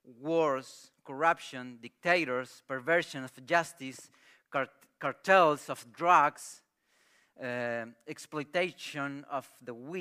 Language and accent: English; Chile; I grew up in Chile.